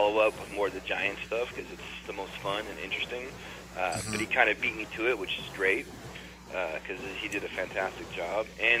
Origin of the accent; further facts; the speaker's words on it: Seattle, Washington, United States; Well, I've always been fascinated by Lewis and Clark, probably from growing up around Seattle